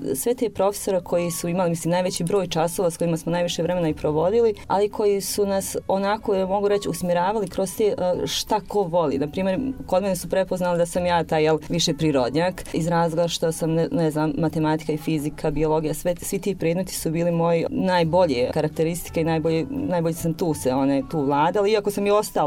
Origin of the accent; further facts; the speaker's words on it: Brčko, Brčko District, Bosnia & Herzegovina; rođena sam u Brčkom, živim u Brčkom. Brčko je moj grad i uvijek je god da sam bila, otišla i tu sam se opet vratila i tu dišem.